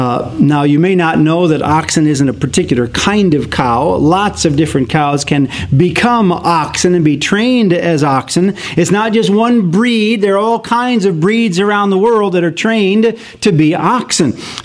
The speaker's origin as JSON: {"language": "English", "region": "Wisconsin", "country": "United States", "tie": "born or raised there", "said": "Now, where I grew up in Wisconsin, we had the Wolf River that ran about a mile from our house."}